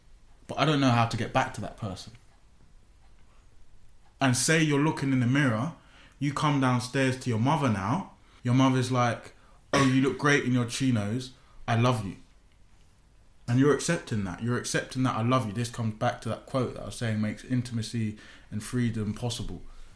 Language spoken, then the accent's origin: English; Croydon, London, United Kingdom; This is how I speak. But I grew up in Croydon. I can speak in a lot of slang.